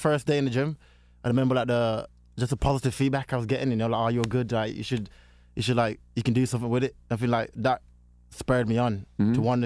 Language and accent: English; Jamaica; Because Like growing up, like in Jamaica, my dad was like the leader of the gang where I grew up. In, like, I was born into in Jamaica